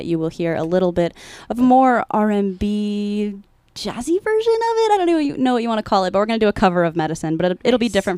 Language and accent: English; Ojai, California, United States; I'm from Southern California. I'm from Ojai, California, very small town in California.